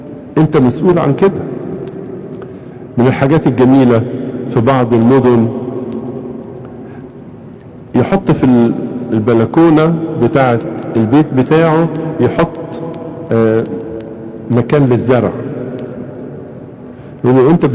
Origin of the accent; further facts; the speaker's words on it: Egypt; ولذلك إحنا كمصريين بنحب نعيش حوالين النيل